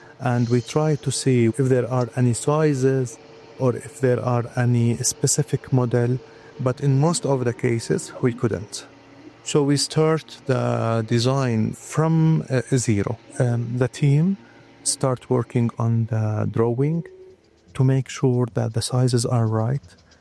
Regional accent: Aleppo, Aleppo Governorate, Syria; I'm from Aleppo, northwest Syria.

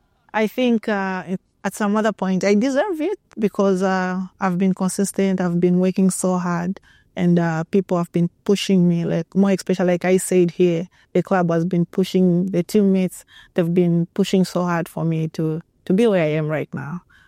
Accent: Zambia; Growing up in Zambia has never been easy, you know, more especially as a girl child

